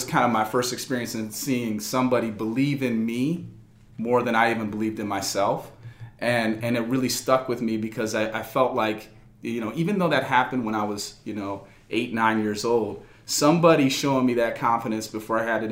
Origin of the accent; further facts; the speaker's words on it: Bowling Green, Ohio, United States; I mean, I grew up in Bowling Green, Ohio. The son of a white mother and a black father in the 80s